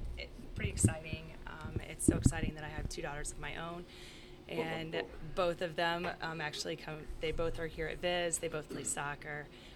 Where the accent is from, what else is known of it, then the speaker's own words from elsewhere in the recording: Hannibal, Missouri, United States; Oh, goodness, I'm actually from Hannibal.